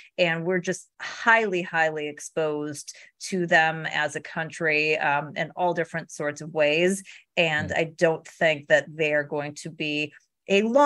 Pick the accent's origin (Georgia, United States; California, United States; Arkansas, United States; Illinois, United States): Illinois, United States; Chicago; So, you know, I'm from Chicago as well.